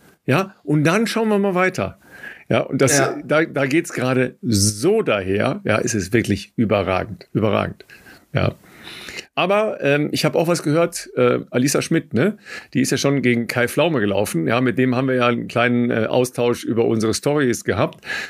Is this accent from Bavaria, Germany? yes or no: no; Dorsten, North Rhine-Westphalia, Germany; Born in Dorsten, in meiner Heimat.